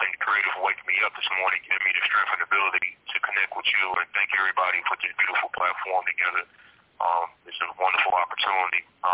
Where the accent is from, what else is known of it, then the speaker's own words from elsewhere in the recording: Florida, United States; now in Colorado, United States; I'm originally from Florida. I'm out here in Colorado.